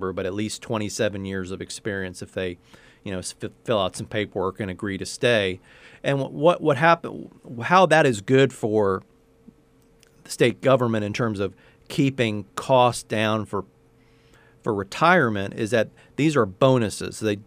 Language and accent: English; Virginia, United States; I added the D because I'm from Virginia.